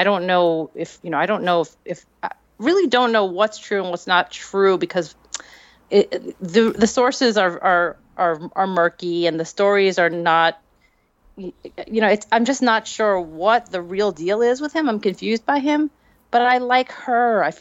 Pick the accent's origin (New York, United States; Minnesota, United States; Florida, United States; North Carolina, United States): New York, United States; moved away; I grew up in New York, so she reminds me of the girls I went to high school with.